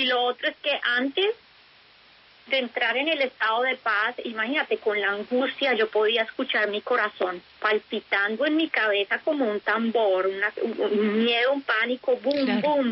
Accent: Bogotá, Colombia; born there; Yo nací en Bogotá, nunca había tenido mi cabeza bajo el agua.

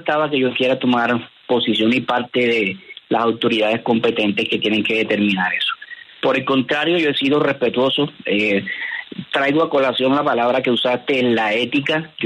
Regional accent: Córdoba, Argentina; Soy cordobés, él también es cordobés.

